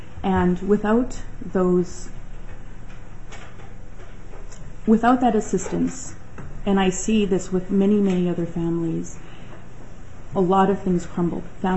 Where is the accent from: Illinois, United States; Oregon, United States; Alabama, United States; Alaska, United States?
Alaska, United States; Bethel; I'm from Bethel, Alaska. I was born, raised, and educated in Bethel